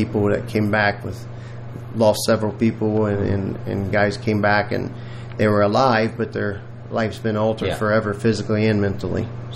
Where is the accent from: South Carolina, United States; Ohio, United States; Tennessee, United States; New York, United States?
Ohio, United States; Cincinnati; My wife and I both born and raised in Cincinnati.